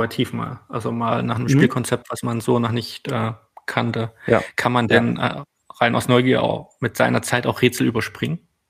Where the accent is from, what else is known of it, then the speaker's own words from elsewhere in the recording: Berlin, Germany; Da müssen wir mal wieder als Berliner